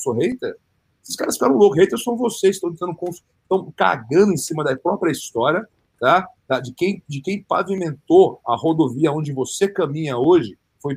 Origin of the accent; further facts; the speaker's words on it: United States; Eu sou americano.